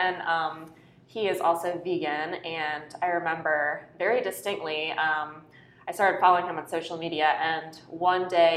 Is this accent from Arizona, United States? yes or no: no; Maryland, United States; So I grew up in Maryland, lived with my parents and my brothers. And we were very much raised a meat and potatoes family.